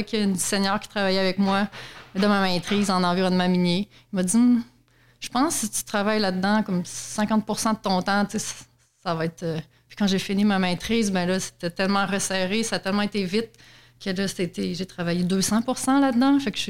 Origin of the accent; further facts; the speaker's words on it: Quebec City, Quebec, Canada; je suis originaire de Québec. Une région non minière